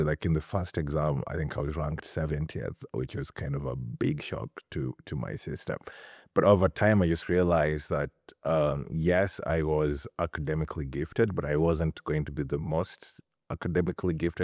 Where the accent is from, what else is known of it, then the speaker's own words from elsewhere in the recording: Kenya; now in United States; Being a Kenyan, you never really think about race. Then I was in the US, now I have to think about race.